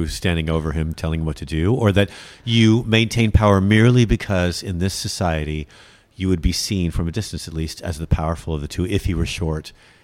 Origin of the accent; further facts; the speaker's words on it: United States; I'm American, so I'm not afraid of black people.